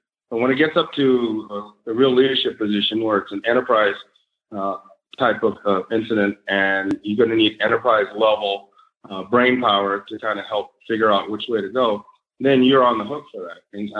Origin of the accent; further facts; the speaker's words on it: California, United States; And I'm from California, raised and educated in California.